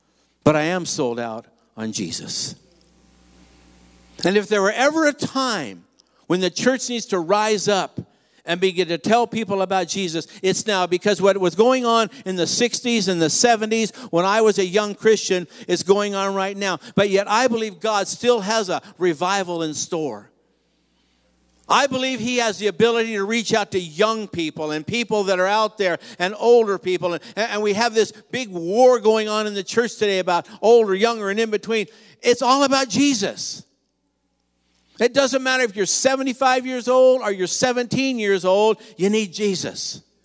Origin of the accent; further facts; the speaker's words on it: California, United States; I grew up in Southern California and grew up in school.